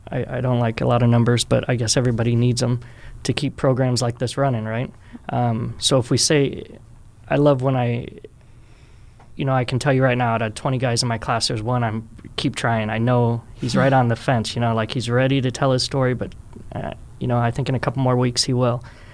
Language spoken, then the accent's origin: English; Midwest, United States; and that's in growing up in the Midwest. We have a lot of good values out here